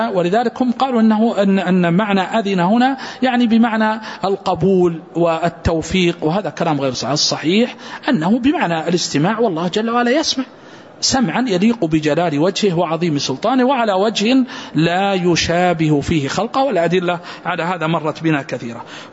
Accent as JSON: {"language": "Arabic", "town": "Riyadh", "region": "Riyadh Province", "country": "Saudi Arabia", "said": "إنسان في نجد مثلا عندنا في الرياض"}